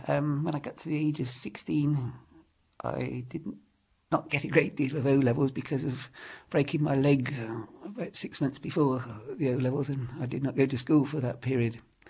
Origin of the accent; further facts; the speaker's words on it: Bristol, South West England, United Kingdom; I was born in Bristol. I came up in a working class family. I went to a grammar school.